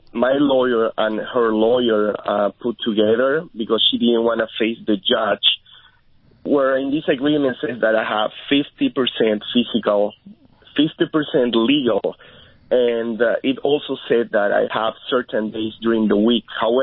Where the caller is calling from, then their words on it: California, United States; I'm calling from Southern California right now.